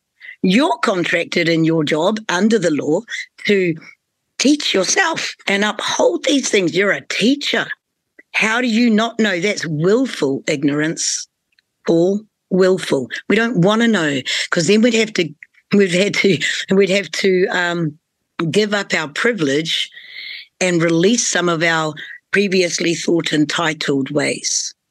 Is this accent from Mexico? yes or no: no; Christchurch, Canterbury, New Zealand; I grew up in Christchurch. I grew up in the heart of white privilege.